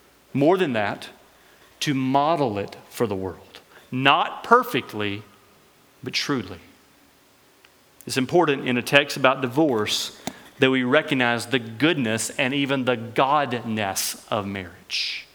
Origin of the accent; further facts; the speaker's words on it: Alabama, United States; accent: Northwest Alabama; My Northwest Alabama accent may make that difficult to hear.